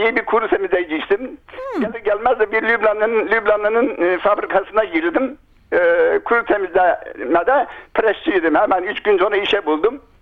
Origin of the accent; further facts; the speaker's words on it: Tunceli Province, Turkey; born there; Beni yakacaklar, külümü götürüp doğduğum köye, Dersim'deki köyüme götürecekler.